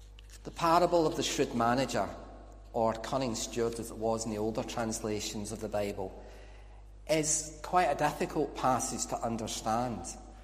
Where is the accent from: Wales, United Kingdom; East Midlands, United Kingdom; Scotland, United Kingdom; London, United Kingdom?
Scotland, United Kingdom; I'm Scottish and I'm a lawyer.